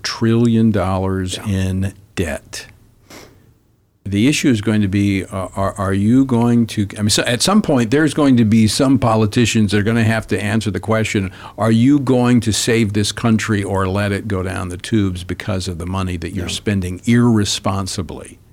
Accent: Louisiana, United States; my home state of Louisiana is a friend

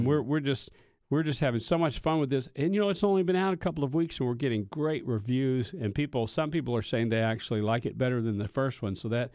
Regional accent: Kentucky, United States; moved away; also born or lived in Mississippi; You know, we grew up poor. I grew up in Kentucky, lived in Mississippi since 1985.

